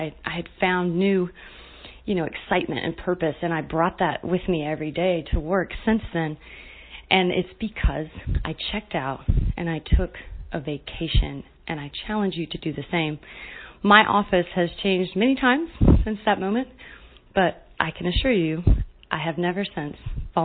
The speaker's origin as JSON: {"language": "English", "region": "Alabama", "country": "United States", "tie": "born or raised there", "said": "growing up in Alabama, I darn sure knew how to use a hacksaw."}